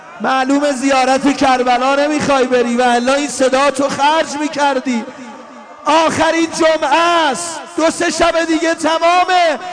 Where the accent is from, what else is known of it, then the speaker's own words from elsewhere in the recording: Mashhad, Razavi Khorasan, Iran; گفتم آقا جان درست ما بچه مشهدیم